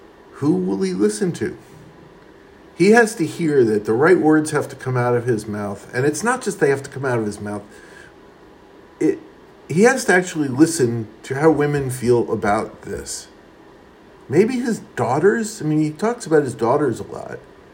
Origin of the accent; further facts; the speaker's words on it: New York City, New York, United States; also born or lived in California; I come from Queens, and so does this guy. I'm 3 years older than he is. So I come from Queens, grew up in Queens at the same time he did, not very far away.